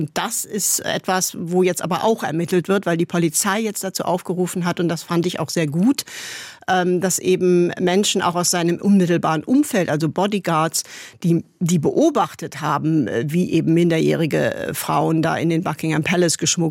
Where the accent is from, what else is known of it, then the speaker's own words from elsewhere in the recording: Germany; als Westdeutsche Polnisch zu lernen, das fanden die ganz toll